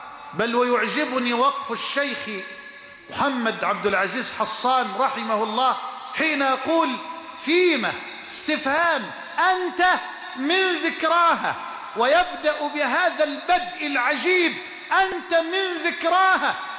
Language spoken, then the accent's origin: Arabic; Egypt; اللهم اجعل بلدنا مصر أمنا أمانا، سخاء رخاء، وجميع بلاد المسلمين.